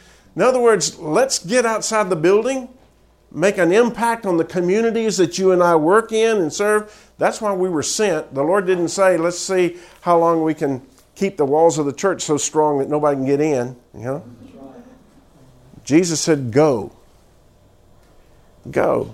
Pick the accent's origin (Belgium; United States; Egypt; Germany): United States; Daytona Beach, Florida; I can remember growing up in Daytona Beach, Florida, and we didn't have air conditioning in my house.